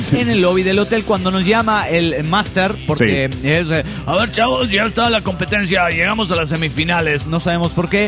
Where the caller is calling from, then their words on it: Teuchitlán, Jalisco, Mexico; de Teuchitlán, Jalisco, México.